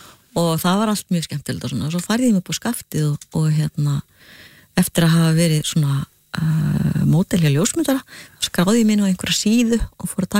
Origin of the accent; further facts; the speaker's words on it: Húsavík, Northeastern Region, Iceland; now in London, United Kingdom; að ég að búi í London sem er náttúrulega eitthvað sem að fólki dettur ekki fyrst í hug af því að ég ólst upp sko í Húsavík undir fjallinu.